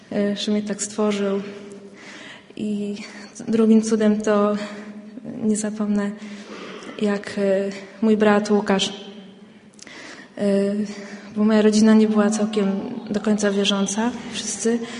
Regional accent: Opole, Opole Voivodeship, Poland; moved away as an adult; now in Puńców, Poland; Postanowiliśmy z mężem, że tutaj zamieszkamy, dokładnie w Puncowie. Opole to jest moje rodzinne miasto, tam się wychowałam.

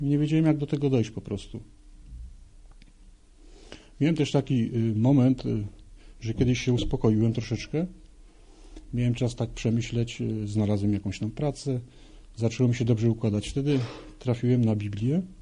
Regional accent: Nowa Huta, Lesser Poland, Poland; Urodziłem się i wychowałem w Nowej Hucie. Jestem tutaj tak zwanym tubylcem. Urodziłem się w rodzinie katolickiej. Jako jedynie dziecko.

